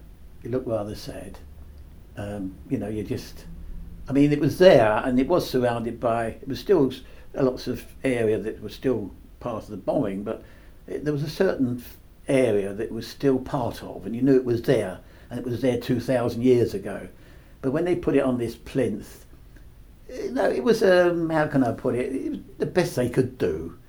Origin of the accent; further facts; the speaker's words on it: London, United Kingdom; And to me, as a Londoner, that was very important.